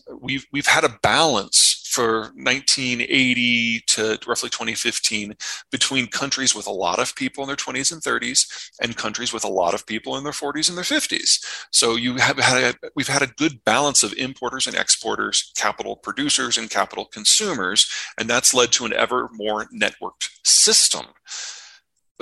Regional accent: United States; I'm obviously American and therefore capitalist by definition.

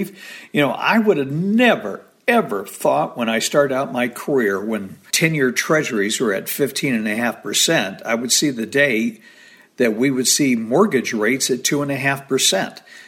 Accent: Arizona, United States; And, you know, I grew up in Arizona.

